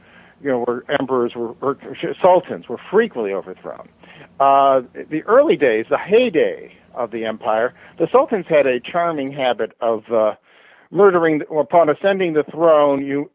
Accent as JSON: {"language": "English", "region": "Midwest", "country": "United States", "said": "I'm a Midwesterner, so you know."}